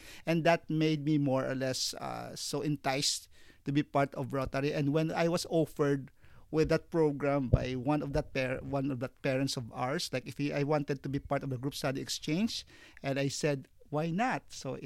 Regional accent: Iloilo, Western Visayas, Philippines; So in my case, I'm from Iloilo, and that final interview was in Bacolod, was another island.

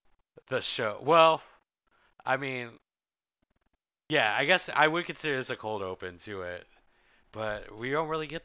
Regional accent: California, United States; So I'm on the same boat. I am from California.

